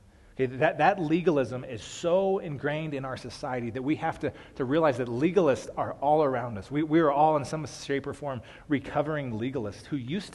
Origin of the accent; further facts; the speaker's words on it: Peyton, Colorado, United States; For me, I grew up in Peyton, just a few miles east of here, and I love the fact that we get to do ministry and be a part of a church that is in my hometown.